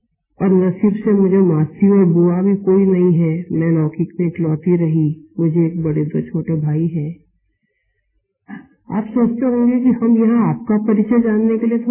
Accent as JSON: {"language": "Hindi", "town": "Pune", "region": "Maharashtra", "country": "India", "tie": "born there", "said": "31 मई 1950 मेरा जन्म पूना में हुआ"}